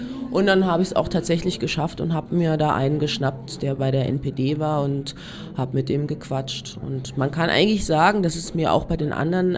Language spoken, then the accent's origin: German; Kassel, Hesse, Germany; now in Berlin, Germany; in Kassel, wo ich herkomme, da habe ich zum Beispiel fast überhaupt gar keinen Rassismus erlebt. Und auch in Berlin, wo ich lebe, ist es so bunt und so Multikulti